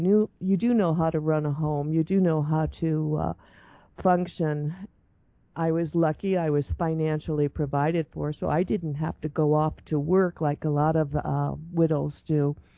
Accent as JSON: {"language": "English", "region": "Michigan", "country": "United States", "said": "Okay, well, I was born in the Midwest. I'm from Michigan, and I come from a typical alcoholic, dysfunctional Catholic family."}